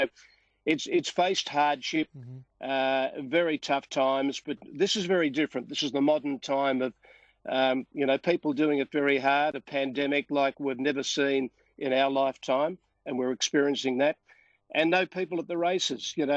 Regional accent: Australia; being an Australian

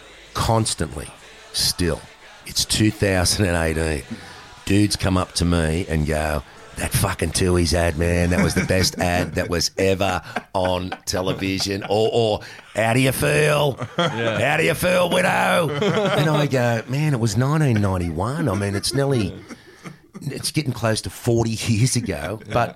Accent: Matraville, New South Wales, Australia; I'd written a book called Quick Wit about growing up in Matraville and playing the cricket.

